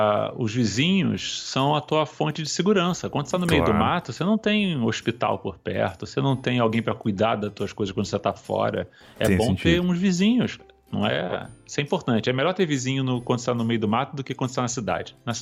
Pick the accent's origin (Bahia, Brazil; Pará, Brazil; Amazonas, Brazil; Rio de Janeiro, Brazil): Rio de Janeiro, Brazil; also born or lived in Los Angeles, United States / São Paulo, Brazil; Eu nasci em Los Angeles, eu fui morar no Brasil, eu ficava viajando muito entre Brasil e Estados Unidos, 6 meses aqui, 6 meses lá durante a minha infância, até que eu me estabeleci no Rio de Janeiro, onde eu consegui esse sotaque ridículo.